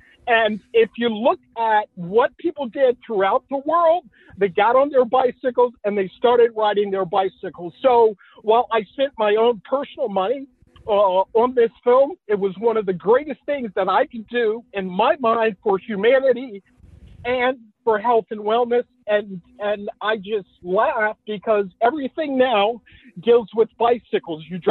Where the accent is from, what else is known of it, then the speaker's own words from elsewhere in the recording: St. Augustine, Florida, United States; My hometown of St. Augustine was established in 1565. My family has been in America for over 400 years.